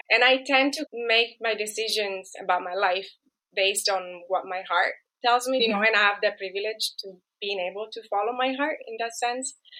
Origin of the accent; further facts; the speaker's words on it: Italy; English is a second language; moved away as an adult; now in United Kingdom; I was born and raised in Italy